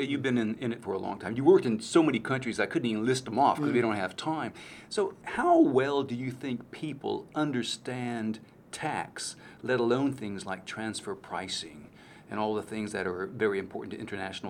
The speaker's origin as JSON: {"language": "English", "country": "Australia", "said": "for us, speaking as an Australian now, to lift our game, to take our game to the next level?"}